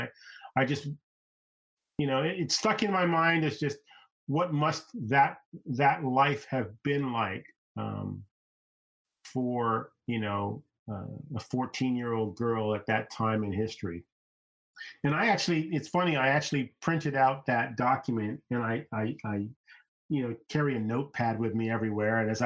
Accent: England, United Kingdom; born there; I was born in England, so, you know, I certainly know what the British taught as history, but my parents are from the Caribbean, my family's from the Caribbean

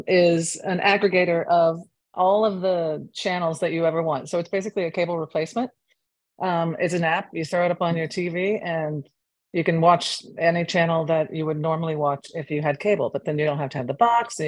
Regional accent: Ohio, United States; Well, I was raised in Ohio and I went to Bowling Green.

